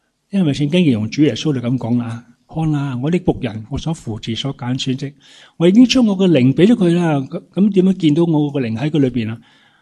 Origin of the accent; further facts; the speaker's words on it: Guangdong, China; accent: Cantonese; 我们广东话说灵就是灵在这里